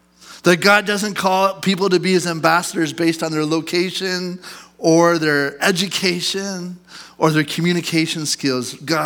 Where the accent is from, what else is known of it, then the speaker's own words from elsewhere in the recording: Canada; it might be a little bit lost on us as Canadian Christians in 2024